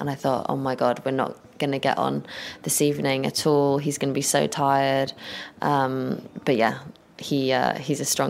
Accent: London, United Kingdom; Yes, West Hampstead.

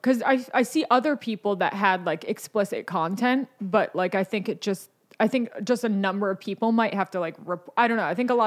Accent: New York, United States; But I'm from New York. Mm. But everyone my whole life has thought I was like a Valley girl from Southern California.

